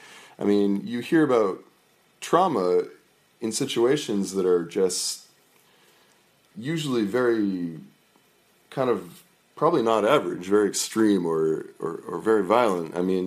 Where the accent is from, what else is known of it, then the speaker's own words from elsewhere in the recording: Merrimack, New Hampshire, United States; I grew up in New Hampshire in Merrimack, New Hampshire. It was very non-diverse.